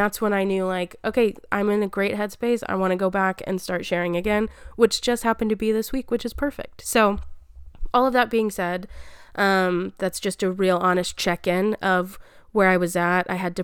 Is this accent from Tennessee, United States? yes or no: no; Albany, Texas, United States; I only moved about 40 minutes away from them. They're in my hometown of Albany, Texas.